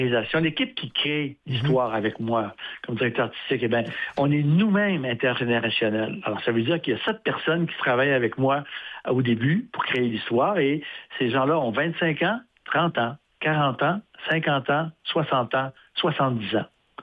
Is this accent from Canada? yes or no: yes; Saguenay, Quebec, Canada; moi je suis un gars de région, je suis natif du Saguenay